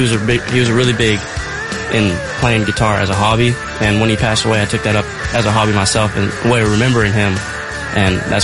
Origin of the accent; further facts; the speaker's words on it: Arkansas, United States; I'm from Arkansas, so that's where the country scene is based at.